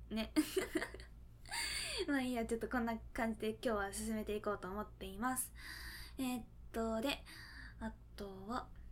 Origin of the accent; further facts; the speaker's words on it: Fukuoka, Japan; accent: Hakata dialect; うち博多弁で喋ってるの多分これでわかると思うんやけど、福岡出身で今も福岡に住んでるんやけど、